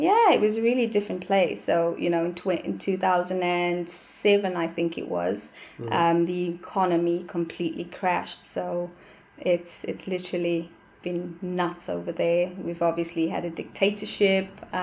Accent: Bulawayo, Zimbabwe; now in United Kingdom; So I am from Bulawayo, Zimbabwe, Southern Africa. I've been in the UK now for 8 years. This July was 8 years, actually.

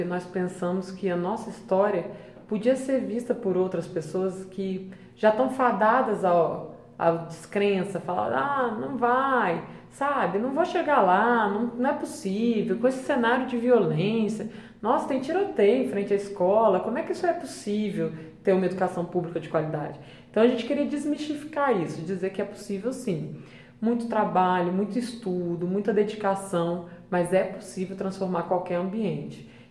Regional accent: Serra, Espírito Santo, Brazil; Então eu cresci muito em Central Carapina

